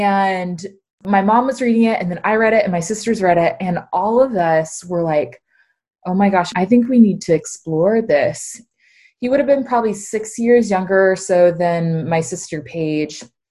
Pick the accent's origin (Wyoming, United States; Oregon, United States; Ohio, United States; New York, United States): Oregon, United States; Lake Oswego; I was actually born over at St. Vincent's Hospital, so I am a native Oregonian, and I was raised down in Lake Oswego, 15511 Tanager Drive. My parents are still there.